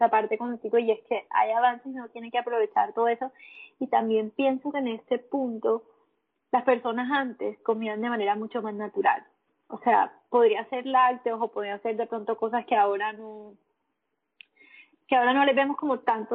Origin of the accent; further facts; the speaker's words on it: Montería, Córdoba, Colombia; estaba en Montería, que es de donde soy, donde vivo, donde vivía, perdón, en ese tiempo.